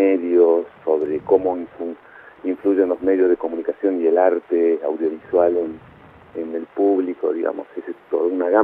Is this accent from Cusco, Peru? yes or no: yes; Cusco, Peru; also born or lived in La Plata, Argentina; nací en La Plata en el 61, en el Hospital San Martín de La Plata. Mi papá es peruano, mi mamá es argentina. Al año y medio, más o menos, papá, mi mamá... papá volvió para Perú, para Cusco más precisamente, y yo me crié en Cusco, Perú